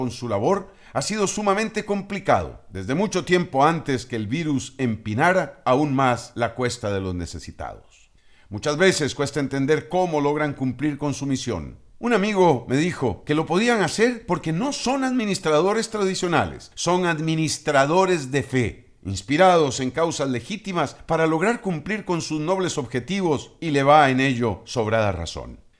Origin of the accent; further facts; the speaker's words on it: Costa Rica; El trabajo de quienes llevan alimento al prójimo nos enaltece a todos como costarricenses.